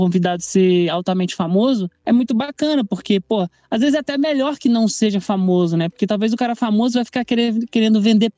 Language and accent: Portuguese; Juiz de Fora, Minas Gerais, Brazil; eu sempre meio que fui um alien na minha cidade, assim, eu sou de Juiz de Fora, Minas Gerais.